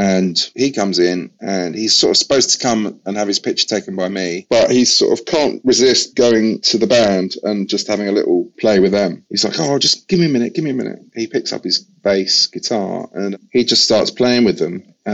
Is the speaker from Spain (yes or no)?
no; England, United Kingdom; accent: English; now in New York, United States; He obviously was aware that I had an English accent, so he couldn't quite understand what the New York thing was.